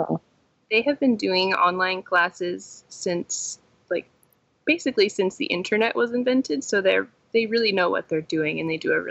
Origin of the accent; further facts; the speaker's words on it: Pennsylvania, United States; Yeah, I'm from the Philadelphia suburbs, and then I went to Temple in the city.